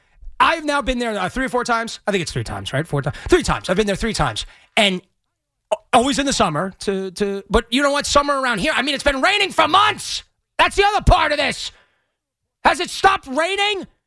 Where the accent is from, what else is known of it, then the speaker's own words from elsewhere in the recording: New York, United States; And as a guy that, obviously growing up in New York where you see like no blondes your entire life